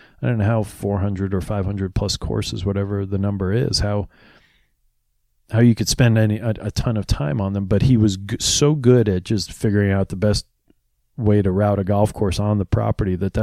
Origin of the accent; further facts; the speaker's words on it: New York, United States; now in Philadelphia, United States; I grew up in New York, but we've lived in Philadelphia for longer than, I mean, we've been there for 25 years. So that's been home.